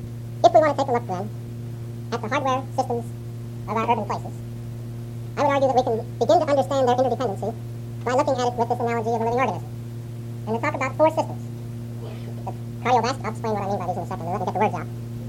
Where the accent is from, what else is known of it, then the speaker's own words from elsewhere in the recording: Louisville, Kentucky, United States; When I was a boy, growing up in Louisville, Kentucky, I could pick up the telephone